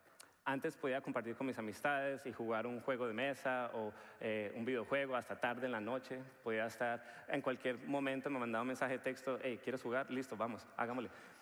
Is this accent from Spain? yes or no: no; Colombia; pero esa parte no estoy seguro si lo puedo hacer porque como soy colombiano, ustedes me entienden, ¿verdad?